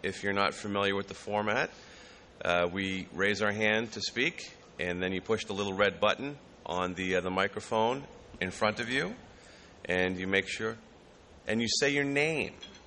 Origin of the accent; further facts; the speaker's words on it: United States; I am from the United States, but my mother's family is from Quebec and Prince Edward Island. Okay, so I've got feet in different places.